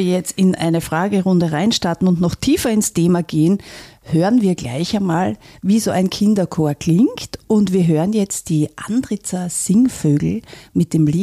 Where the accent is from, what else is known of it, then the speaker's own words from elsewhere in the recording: Carinthia, Austria; moved away as an adult; Ich bin gebürtige Kärntnerin. Mich hat es dann nach dem Musikgymnasium nach Wien verschlagen zum Studieren.